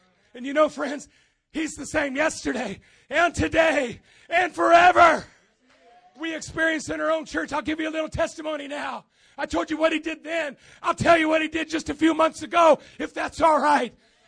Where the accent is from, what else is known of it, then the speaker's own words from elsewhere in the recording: Lima, Ohio, United States; I like the testimony of Brother Bill Dow, who's actually from my hometown of Lima, Ohio.